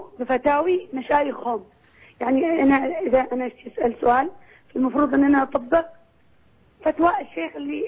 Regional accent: Yemen

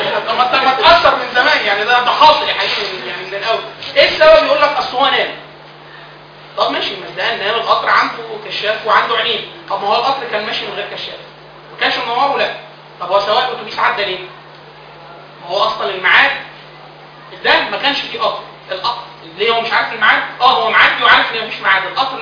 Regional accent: Upper Egypt, Egypt; انا من الصعيد اصلا

